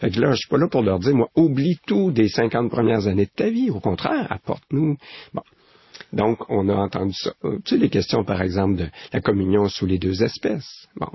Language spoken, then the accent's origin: French; Laval, Quebec, Canada; moi, je viens pas juste du Québec, je viens de Laval, je viens de Duvernay.